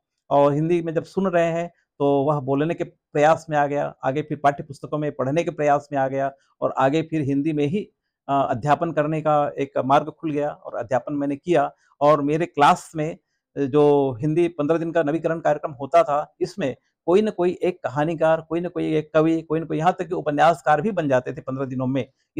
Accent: Korbi, Chhattisgarh, India; मैं कनखोरा तहसील के कोरबी गांव का निवासी हूं, जहां पर एकमात्र रेडियो 1964 में एक ही बजता था।

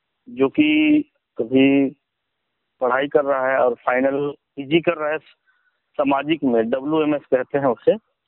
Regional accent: Chhattisgarh, India; मेरा गांव ऐसे जिला मुख्यालय राजनांदगांव से 16 किलोमीटर और दुर्ग जिला मुख्यालय से 22 किलोमीटर के बीचों बीच है

